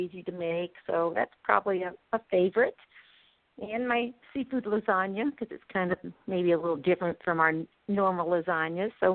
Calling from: Lillian, Alabama, United States; also born or lived in Bloomington, Indiana; I'm calling from Lillian, Alabama, which is in the Gulf Shore and Orange Beach area of Alabama.

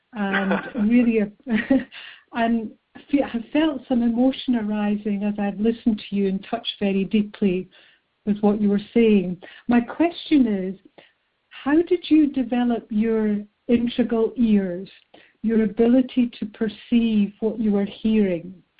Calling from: Scotland, United Kingdom; I'm calling from a little village just outside Stirling in Scotland.

